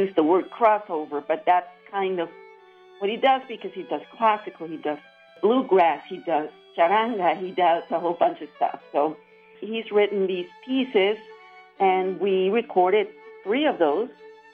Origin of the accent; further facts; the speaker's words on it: Venezuela; because I'm originally from Venezuela.